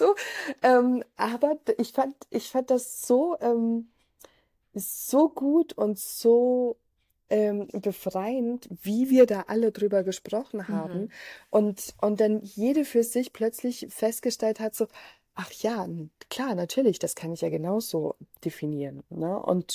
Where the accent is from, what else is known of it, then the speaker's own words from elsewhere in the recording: Austria; also ich bin ja in Österreich zur Schule gegangen